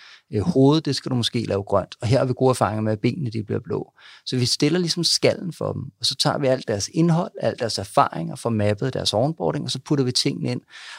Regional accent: Gilleleje, Capital Region of Denmark, Denmark; jeg kommer sådan set fra noget så eksotisk som Gilleleje. Det er jo Nordsjælland, vil man sige. Men det er så meget nord, at det på ingen måde er eksklusivt. Altså, det er tørreis, det er Pup Maxi, det er 6.000 indbyggere, det er en sommerferieby

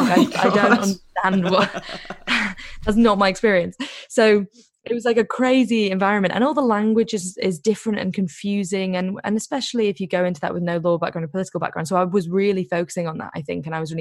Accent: Liverpool, North West England, United Kingdom; I'm a very, very working class. I'm actually from Liverpool.

